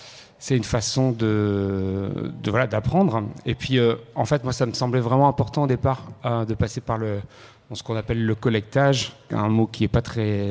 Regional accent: Plougastel-Daoulas, Brittany, France; Et j'ai grandi à Plougastel d'Aoulas, avec des grands-parents qui viennent de Briec. Donc déjà, je suis pas vraiment de Plougastel.

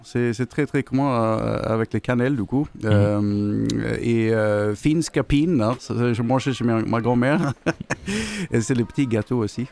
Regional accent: Eslöv, Skåne, Sweden; French is a second language; now in Valence, France; Oui, je suis suédois, je viens de Eslöv, près de Malmö en Suède. Et j'habite à Valence depuis des années là, du coup, ça fait 10 ans, un peu plus.

